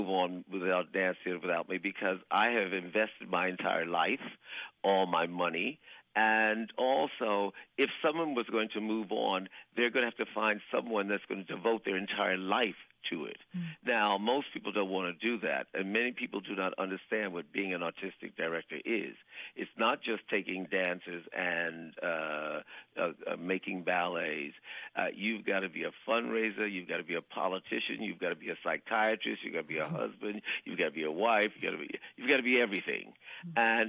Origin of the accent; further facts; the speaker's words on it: Harlem, New York, United States; I'm a hood from Harlem.